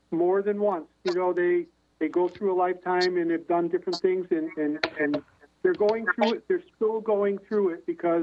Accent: Connecticut, United States; Well, I'm originally from Connecticut.

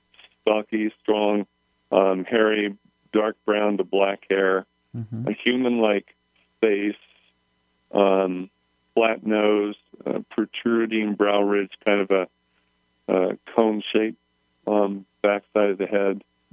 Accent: Oregon, United States; moved away as an adult; also born or lived in Anchorage, Alaska; my background is I grew up in Oregon, moved to Anchorage, Alaska in 1980 on a basketball scholarship

